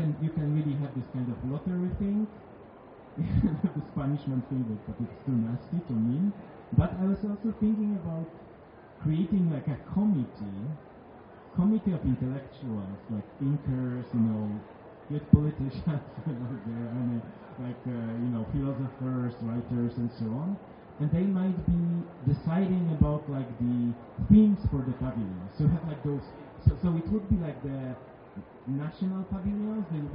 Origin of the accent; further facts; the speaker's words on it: United Kingdom; as a British person